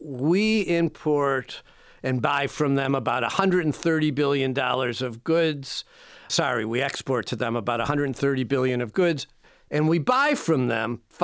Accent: Detroit, Michigan, United States; Well, I grew up in Detroit. I went away to college and then law school.

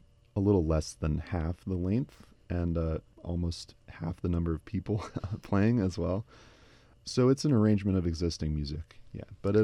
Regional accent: New York City, New York, United States; moved away as an adult; I grew up in New York City and lived there until I was 22.

